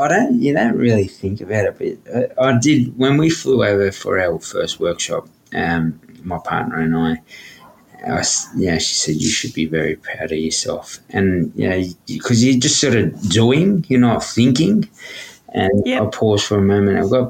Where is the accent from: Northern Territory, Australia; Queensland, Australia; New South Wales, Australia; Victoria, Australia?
New South Wales, Australia; Redfern; growing up in Redfern, we had uncles, aunties disappear just the community disappear.